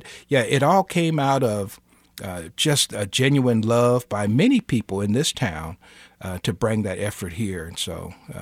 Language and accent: English; Kansas City, Kansas, United States; I'm very proud growing up in the North End of Kansas City, Kansas, and it was a segregated neighborhood.